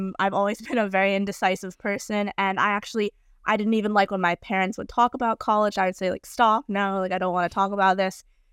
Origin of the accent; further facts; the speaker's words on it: New York City, New York, United States; So I'm from New York City and I went to the Marymount School of New York